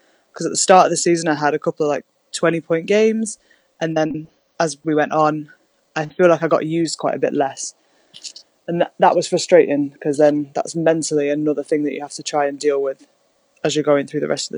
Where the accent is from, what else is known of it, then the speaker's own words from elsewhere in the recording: Buxton, East Midlands, United Kingdom; I think it rains more than my hometown of Buxton, which is the wettest town in the UK.